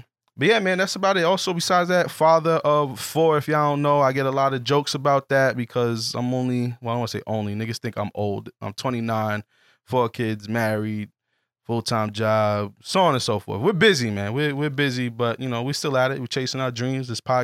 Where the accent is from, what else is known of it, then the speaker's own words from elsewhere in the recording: Bronx, New York, United States; Like Jay, we're both from the Bronx.